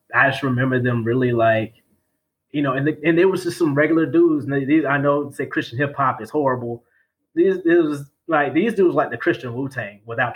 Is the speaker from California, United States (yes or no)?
no; North Carolina, United States; born there; Because I was born in North Carolina, and we first went to a Kojic church, which was predominantly Black.